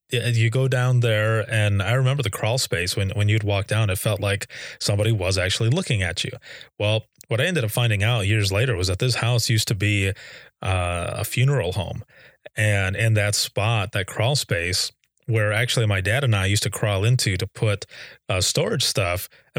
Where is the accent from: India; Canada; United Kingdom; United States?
United States; Fennville, Michigan; I grew up in Finnville, Michigan, and the house that I lived in was haunted.